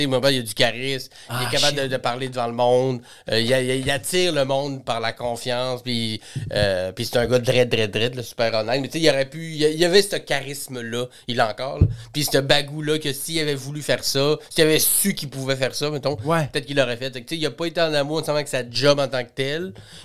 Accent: Saguenay, Quebec, Canada; Du Saguenay.

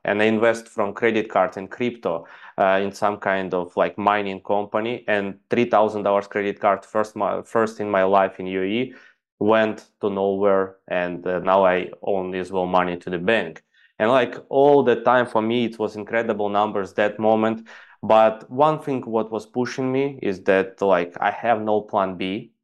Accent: Ukraine; English is a second language; moved away as an adult; also born or lived in Dubai; I'm basically from Ukraine and I went to Dubai to earn some

